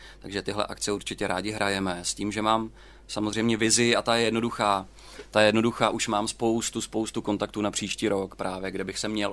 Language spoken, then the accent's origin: Czech; Frýdek-Místek, Moravian-Silesian Region, Czechia; Já jsem původem z Frýdku Místku.